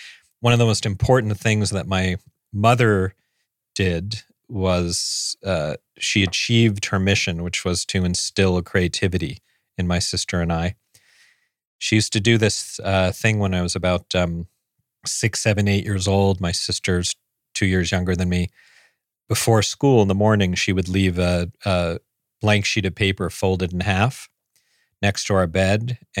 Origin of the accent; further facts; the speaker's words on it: New York, United States; I grew up on the Upper East Side went to private elementary school and then private high school.